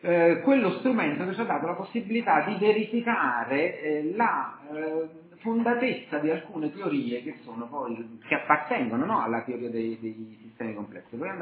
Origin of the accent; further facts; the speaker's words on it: Naples, Campania, Italy; Io anche furbescamente da buon napoletano